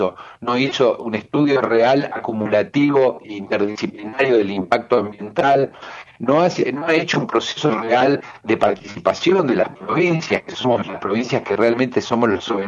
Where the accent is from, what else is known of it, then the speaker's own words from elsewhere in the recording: Argentina; somos los argentinos, en un país enorme, lleno de bienes naturales.